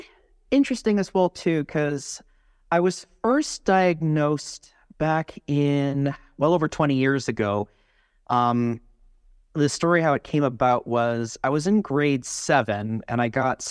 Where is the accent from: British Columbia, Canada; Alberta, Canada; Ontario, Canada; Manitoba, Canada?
British Columbia, Canada; I ran for parliament in my hometown back in Canada as well, too. There, didn't get very far. I ran in north central BC.